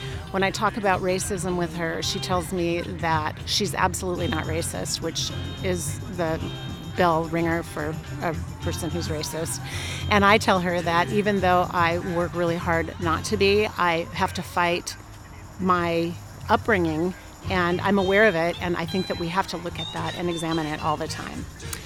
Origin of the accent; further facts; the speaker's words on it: Tacoma, Washington, United States; even though I was from Tacoma and hadn't had a big wide outlook or outreach